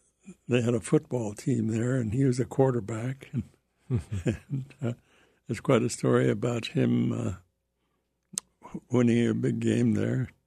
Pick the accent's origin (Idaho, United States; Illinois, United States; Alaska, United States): Alaska, United States; Klawock; born there; now in Ketchikan, United States; I was born in Kolwak and returned there after retirement and served on the tribal council there for several years. But I'm retired in Ketchikan now.